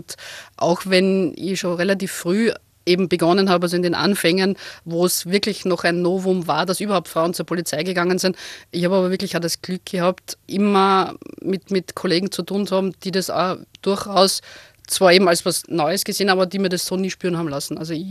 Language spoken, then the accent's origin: German; Krems, Lower Austria, Austria; born there; Also ich bin gebürtige Kremserin, also ich komme aus der Wachau. Also es ist nicht ganz so klassisch flaches Niederösterreich, sondern wir haben zumindest das schöne Donautal. Und ich kann mittlerweile sagen, ich habe zwei Heimatorte